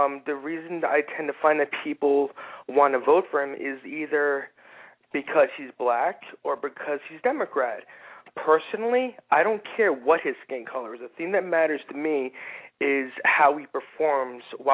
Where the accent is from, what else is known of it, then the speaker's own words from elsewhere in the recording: Rhode Island, United States; I'm from Rhode Island. Well, Rhode Island, Massachusetts.